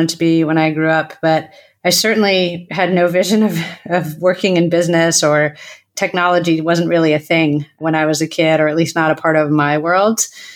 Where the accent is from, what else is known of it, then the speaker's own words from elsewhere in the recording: Ann Arbor, Michigan, United States; And I grew up in Ann Arbor, Michigan, which is, as everyone knows, a great college town. And I was a townie.